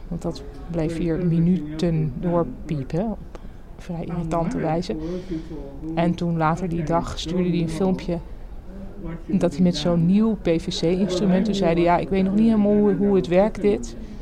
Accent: Amsterdam, North Holland, Netherlands; Toen zei hij, waar kom je vandaan? En toen dacht ik, ik moet misschien niet meer zeggen Amsterdam.

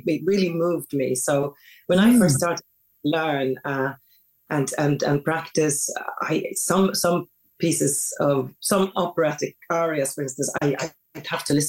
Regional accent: Stockholm County, Sweden; now in London, United Kingdom; I really don't want to be in London, because I grew up outside Stockholm by a lake. It was only like 10, 15 minutes outside

